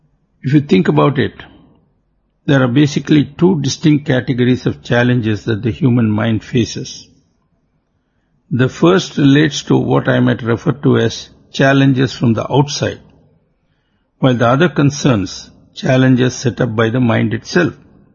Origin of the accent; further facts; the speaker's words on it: India; there I was from India in a church in Australia. And here were two Pakistani Muslims wanting a picture with me from India, a Hindu.